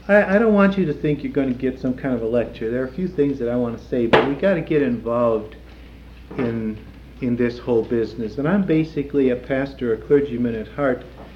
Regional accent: Cleveland, Ohio, United States; I'm from Cleveland, Ohio, and I don't want any dirty cracks about what a terrible place Cleveland, Ohio is. It is the place of my birth

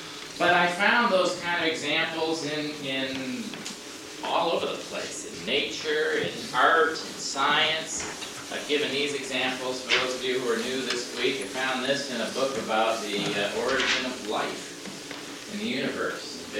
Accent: Chicago, Illinois, United States; I was born and raised in Chicago, and I worked in some of the toughest neighborhoods in Chicago.

